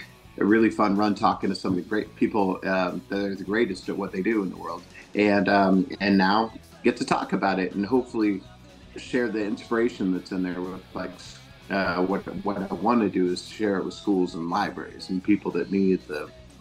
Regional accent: Clarksdale, Mississippi, United States; born there; Well, I was born in Clarksdale, Mississippi, the home of the blues, and always had music in my blood.

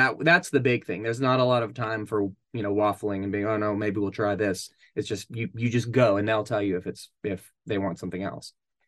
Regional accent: Tennessee, United States; I grew up in East Tennessee and I grew up, you know, listening

